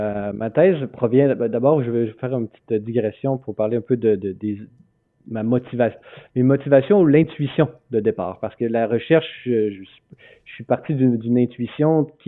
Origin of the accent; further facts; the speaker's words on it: Quebec City, Quebec, Canada; je viens d'un milieu, je viens de Québec, je viens d'une famille qui s'inscrit dans la trame narrative de la Révolution tranquille, avec toutes ses prétentions.